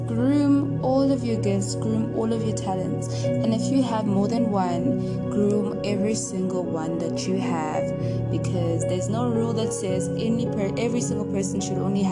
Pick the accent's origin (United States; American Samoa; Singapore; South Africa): South Africa; I'm talking South African, so I mean, whoever that's outside of the country, they probably have their own different things.